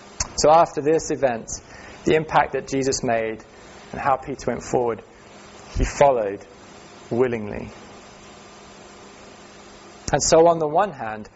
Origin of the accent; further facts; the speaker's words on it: South Africa; Growing up in South Africa, there were some jobs, and this was a natural thing that you see as a part of the culture